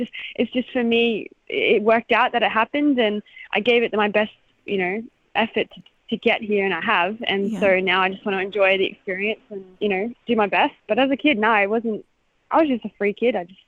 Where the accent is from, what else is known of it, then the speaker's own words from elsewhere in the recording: Townsville, Queensland, Australia; I grew up in Townsville. I grew up in Vincent on the street that was Wawrina.